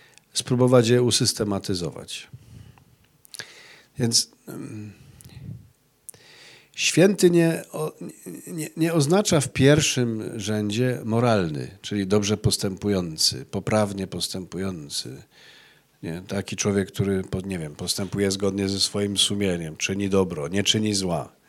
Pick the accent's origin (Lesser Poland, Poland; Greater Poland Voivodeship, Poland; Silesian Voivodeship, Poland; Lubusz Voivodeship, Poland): Lesser Poland, Poland; Kraków; born there; ja mam w sobie pół krwi góralskiej, ale... Urodziłem się już w Krakowie